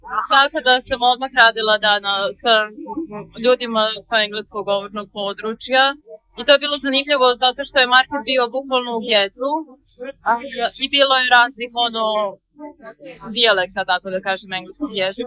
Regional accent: Kruševac, Central Serbia, Serbia; moved away as an adult; also born or lived in Belgrade; now in United States; Ja sam odrasla u Kruševcu, ali kada sam imala 18 godina, počela sam da studiram FPN u Beogradu, novinarstvo, tako da sam tamo živjela 2 godine. Posle toga sam dobila stipendiju da dođem u Ameriku

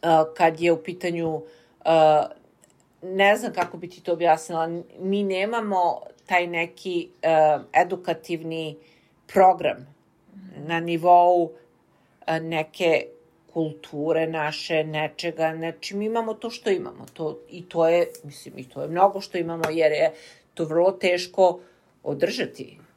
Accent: Serbia; moved away; Mi znamo koji smo došli iz Srbije, ali moje dete ne zna.

